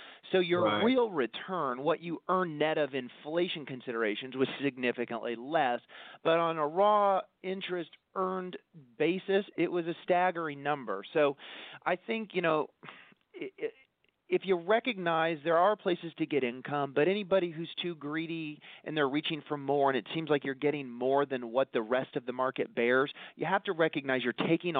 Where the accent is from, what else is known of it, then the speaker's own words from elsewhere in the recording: Missouri, United States; my office is in Beverly Hills, California, but I'm born and raised in the Show Me State, Missouri. And my family had farms in Kansas.